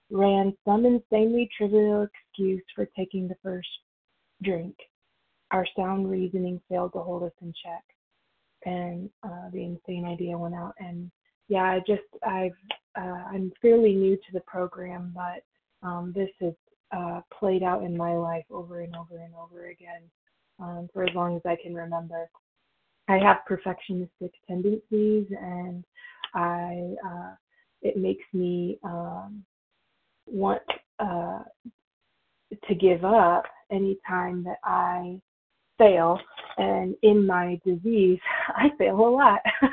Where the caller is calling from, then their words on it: Michigan, United States; I'm calling from Michigan.